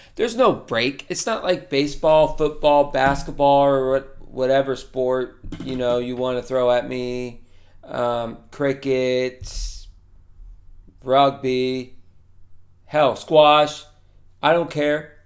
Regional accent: Florida, United States; And my boy Muhammad Mo Muscle Darius from my hometown Tyesville, Florida

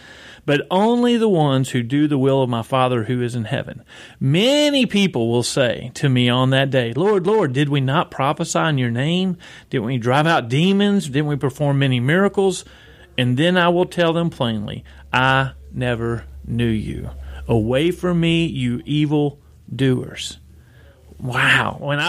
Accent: Versailles, United States; I think last time I shared, this is home for me. I grew up here in Versailles

